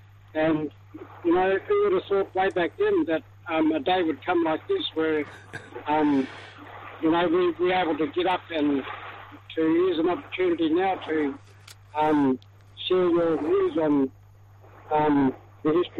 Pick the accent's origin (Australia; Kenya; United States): Australia; Narrogin, Western Australia; So I'm from Narangra. That's located about 300 kilometres southeast of Perth in the Central Great Southern.